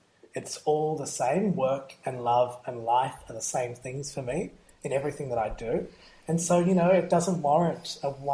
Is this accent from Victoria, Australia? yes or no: yes; Ballarat, Victoria, Australia; And so I come from Ballarat